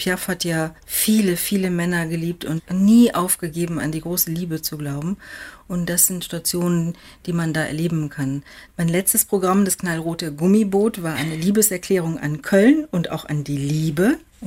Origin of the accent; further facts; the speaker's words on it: Tehran, Tehran Province, Iran; now in Germany; Zehntausende Männer mit schwarzen Bärten zogen durch die Straßen Teherans und schrien Markbar Shah, Tod dem Schah. Wir flohen nach Deutschland.